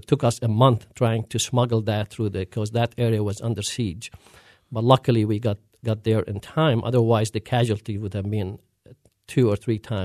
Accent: Aleppo, Aleppo Governorate, Syria; moved away as an adult; now in Pittsburgh, United States; Well, I was born and I grew up in Aleppo, Syria, which is the second city in Syria.

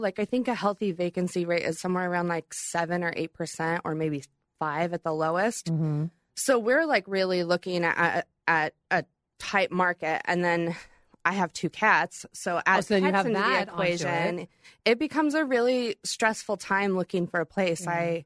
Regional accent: United States; And I grew up here. I grew up in the North End. So essentially, I've been displaced from my neighborhood that is familiar to me.

